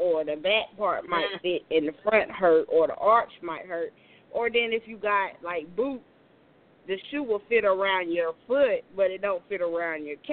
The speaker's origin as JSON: {"language": "English", "region": "North Carolina", "country": "United States", "said": "Yeah, I mean, I'm from North Carolina, so I'm just going to go there and go ahead and stay the whole weekend."}